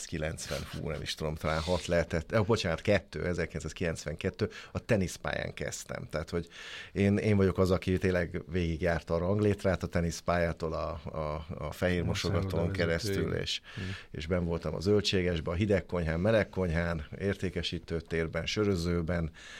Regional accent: Hungary; Hát persze, mivel én Balatonon születtem.

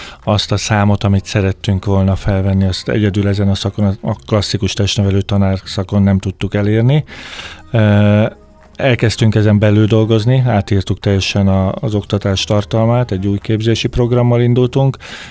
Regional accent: Sopron, Győr-Moson-Sopron, Hungary; én soproni vagyok

